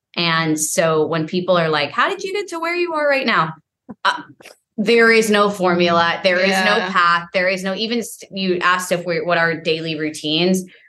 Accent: Cambridge, East of England, United Kingdom; It's really nice. You know, it's British people, they're very genuine. Like I had my friends. So it's a more simple life. I mean, we're in Cambridge in, you know, kind of in a village.

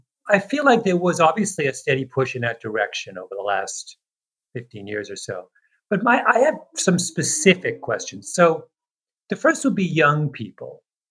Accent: Canada; I am very Canadian.

